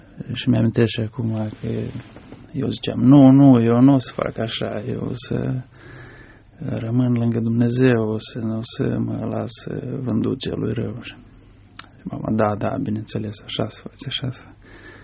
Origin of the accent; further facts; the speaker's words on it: Moldova; born there; M-am născut în Republica Moldova, chiar pe malul Prutului, într-un sat.